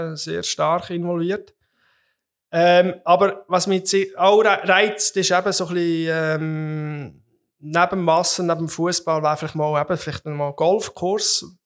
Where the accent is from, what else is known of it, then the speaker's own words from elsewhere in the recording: Wikon, Lucerne, Switzerland; Ich bin also in Wico und Kanton Luzern aufgewachsen.